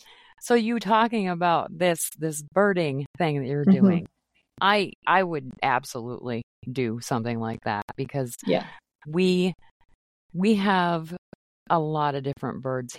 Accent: Maine, United States; Cause I grew up in Maine and blue jays love pine trees.

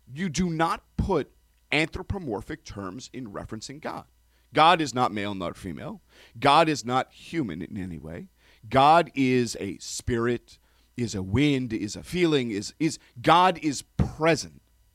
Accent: Toronto, Ontario, Canada; to my early Jewish childhood, I was also informed by my religious school. So I went to religious school when I was. It's a little bit different in America, but when I grew up in Toronto

